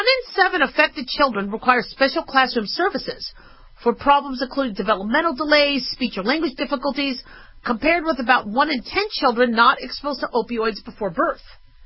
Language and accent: English; Phoenix, Arizona, United States; also born or lived in Los Angeles / Las Vegas; See, I'm really fortunate because I grew up in the Southwest. So I was born in L.A., then grew up in Phoenix and Las Vegas. I went to 12 different schools back and forth.